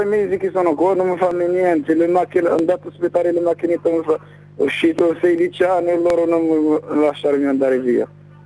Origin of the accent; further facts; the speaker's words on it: Morocco; Italian is a second language; Io del Marocco.